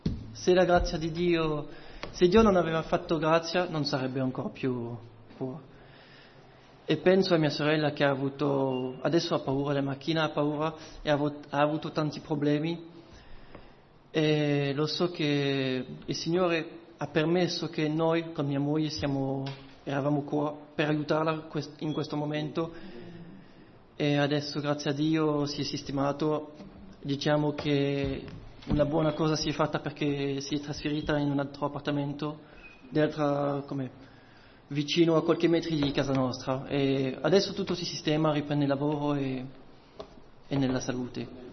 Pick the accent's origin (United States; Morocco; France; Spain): France; Italian is a second language; Già avete le salutazioni dei fratelli di Francia, Perché se avete capito con il mio accento, quelli che non mi conoscono sono francese.